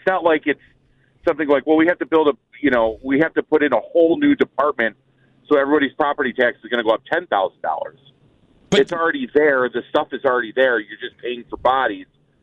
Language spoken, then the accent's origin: English; Fairport, New York, United States; I grew up in Fairport, where everybody's probably or is volunteer, except for like maybe a couple guys they have on all the time.